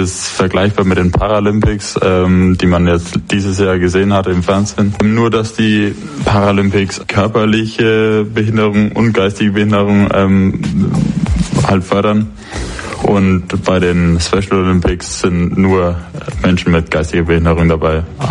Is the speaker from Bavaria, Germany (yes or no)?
yes; Bamberg, Bavaria, Germany; ich bin 19 Jahre alt, ich komme aus Bamberg